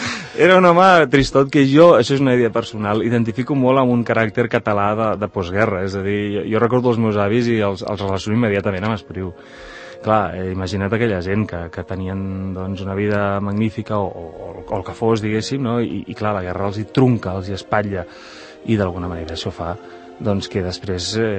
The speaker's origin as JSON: {"language": "Catalan", "country": "Netherlands", "second_language": "Catalan", "said": "ara mateix jo sóc un holandès"}